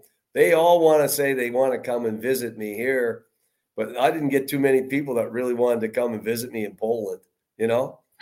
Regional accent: Atlantic Canada, Canada; Well, it's back in my part. I'm from Atlantic Canada.

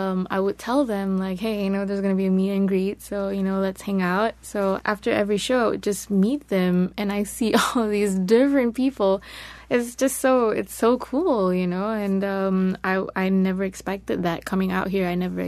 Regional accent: Malaysia; English is a second language; I'm a Malaysian Muslim

